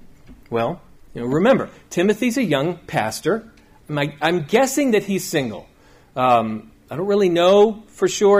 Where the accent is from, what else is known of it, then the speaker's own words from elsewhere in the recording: South Carolina, United States; Youth pastor from my hometown in South Carolina when I was there. Town of 15,000 people.